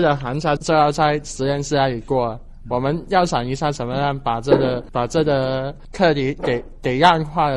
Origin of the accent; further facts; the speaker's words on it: China; 但是我挺佩服他们香港人，就是我们大陆生还